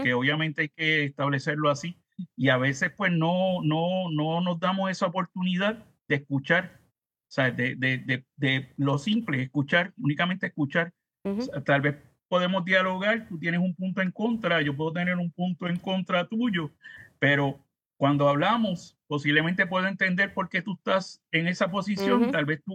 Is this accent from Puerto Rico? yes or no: yes; Puerto Rico